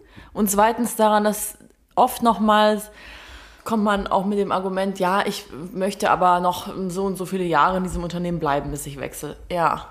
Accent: Baden-Württemberg, Germany; Ich komme aus Baden-Württemberg.

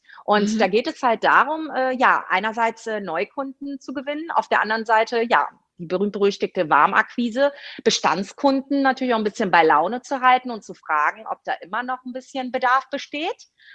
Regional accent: Rhineland, Germany; weil ich bin ja Rheinländerin, ne? Also war ich ja ganz viel im Pott unterwegs.

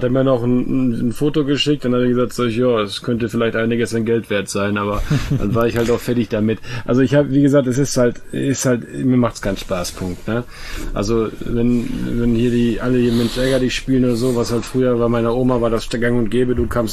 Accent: West Germany, Germany; Nein, ich komme aus Westdeutschland

